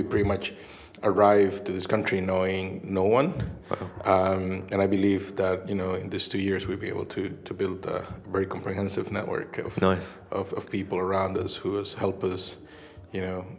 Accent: Costa Rica; now in Newcastle, United Kingdom; back in Costa Rica. We're all, you know, kind of from there. We moved to the UK about 2 years ago. We moved from Costa Rica to Newcastle.

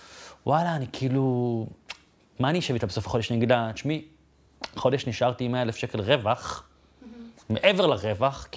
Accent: Bat Yam, Tel Aviv District, Israel; אפשר להגיע משכונה מאוד פשוטה וצנועה בבת ים, מהורים שהתגרשו כשהייתי בן 7, ולצמוח, ולעשות את זה לבד

